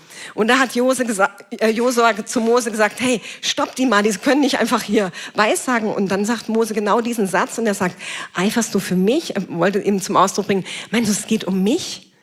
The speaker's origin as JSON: {"language": "German", "town": "Kassel", "region": "Hesse", "country": "Germany", "said": "ich komme aus Kassel"}